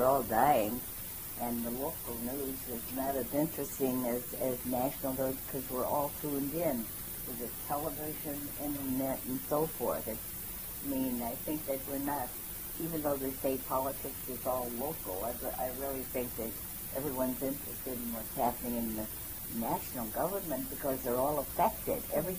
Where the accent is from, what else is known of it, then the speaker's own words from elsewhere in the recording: Michigan, United States; Yeah, that's my home state.